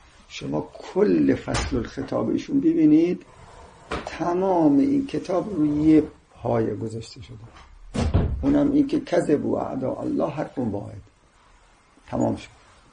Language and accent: Persian; Tehran, Tehran Province, Iran; نه من تهرانی هستم.